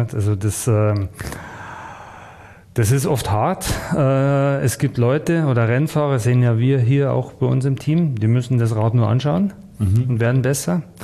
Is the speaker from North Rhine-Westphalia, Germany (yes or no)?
no; Bruckmühl, Bavaria, Germany; born there